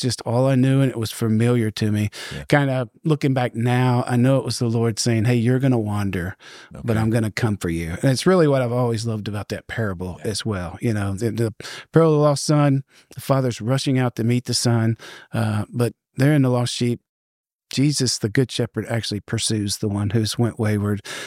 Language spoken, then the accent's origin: English; Texas, United States; also born or lived in Ohio; So I was born in Ohio, but grew up here in Texas.